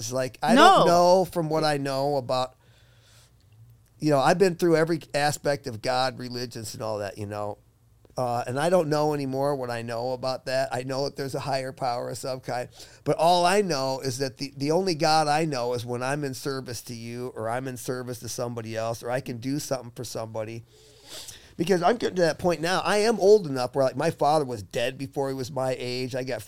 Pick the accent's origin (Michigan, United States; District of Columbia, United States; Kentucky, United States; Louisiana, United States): Michigan, United States; like, I was raised in Michigan.